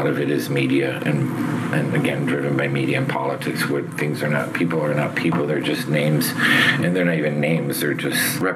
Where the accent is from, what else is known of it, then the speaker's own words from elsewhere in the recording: Miami, Florida, United States; I grew up in Miami, so Orlando is my backyard, and I've been to Orlando been to Disney World about 79 times.